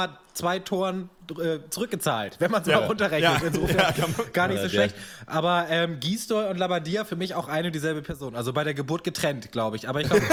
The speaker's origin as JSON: {"language": "German", "town": "Dibbesdorf", "region": "Lower Saxony", "country": "Germany", "said": "Ich als Halb-Wolfsburger, ich komme ja aus Dibbesdorf, liegt ja zwischen Braunschweig und Wolfsburg, so ziemlich an der Kante."}